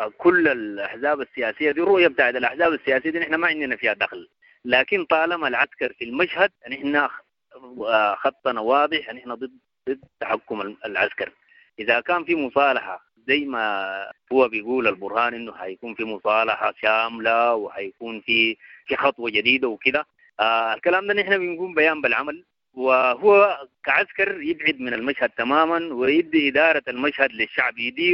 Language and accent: Arabic; Sudan; ونعيش في دولة تقبلنا جميعا كلنا كسودانيين